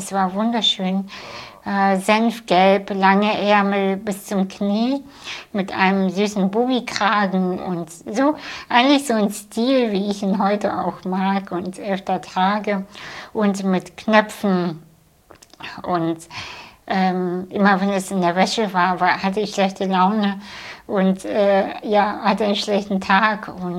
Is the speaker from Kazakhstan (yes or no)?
yes; Kazakhstan; ich bin in Kasachstan geboren, vor 37 Jahren. Und ich in einem Dorf, was nicht mal auf Google Maps zu finden ist. Es ist wirklich ein Dorf hinter dem Dorf, hinter dem Dorf, hinter dem Dorf.